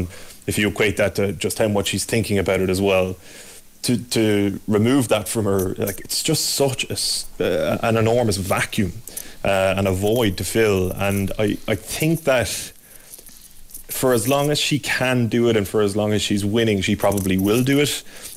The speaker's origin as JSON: {"language": "English", "country": "Ireland", "said": "I think, as an Irish sports fan."}